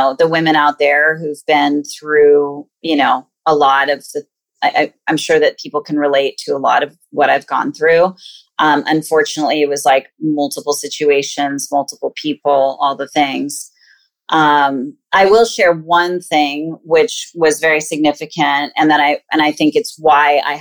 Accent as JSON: {"language": "English", "region": "California", "country": "United States", "tie": "born or raised there", "said": "I am born and raised in California."}